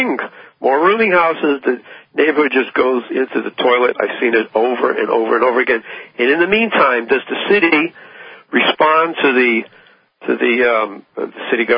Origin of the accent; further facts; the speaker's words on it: New York, United States; I was raised in the Northeast in the New York metropolitan area